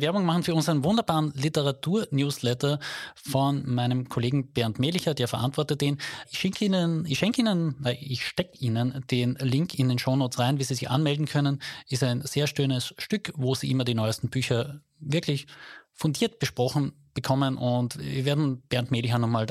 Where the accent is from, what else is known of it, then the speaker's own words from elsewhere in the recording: Carinthia, Austria; kann aber sein, dass ich im unteren Teil von Kärnten sozialisiert bin